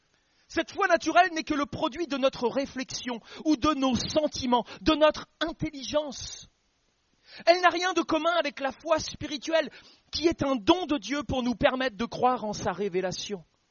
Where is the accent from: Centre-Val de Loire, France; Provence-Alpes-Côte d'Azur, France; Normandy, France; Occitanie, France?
Normandy, France; Je connais des gens là par chez moi en Normandie